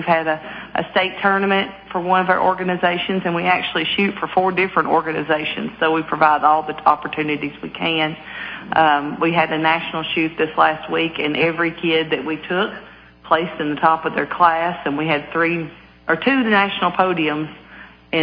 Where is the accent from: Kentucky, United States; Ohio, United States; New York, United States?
Kentucky, United States; Tompkinsville; I'm originally from Tompkinsville.